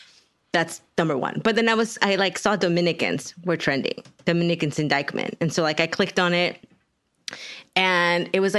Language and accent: English; Texas, United States; I'm from Texas, and when I say y'all, we have to do something in that y'all, like, I'm included, you know?